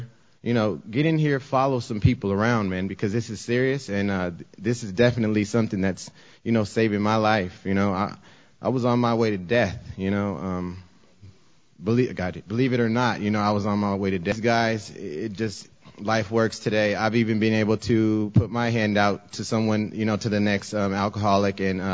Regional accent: California, United States; I grew up though in Orange County, so you know the whole. I grew up, I mean, white boys taught me how to drink, you know what I mean?

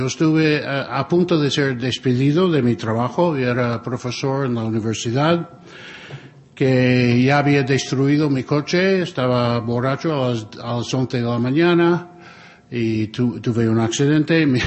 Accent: United States; born there; moved away as an adult; also born or lived in Spain; llevo más tiempo en España que en los Estados Unidos. Nací en los Estados Unidos y me marché a los 25 años. Llevo unos 40 años ya en España.

